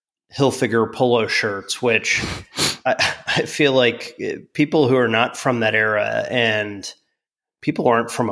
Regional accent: Florida, United States; So when I grew up in South Florida, all my friends, literally

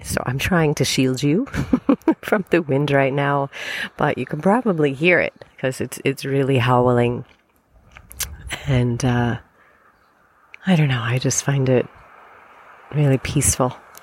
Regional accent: Illinois, United States; another one, in my home state of Illinois, a suburb not far from where I grew up, where my parents still reside.

